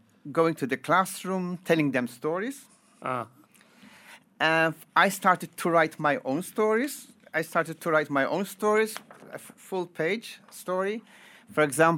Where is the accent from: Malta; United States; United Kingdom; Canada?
Malta; English is a second language; moved away; also born or lived in Germany; And I state how I come from Malta, swimming on the beach, having fun, you know.